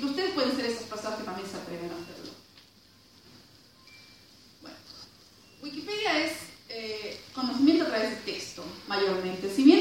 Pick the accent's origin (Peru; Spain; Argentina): Spain; Yo, por ejemplo, soy española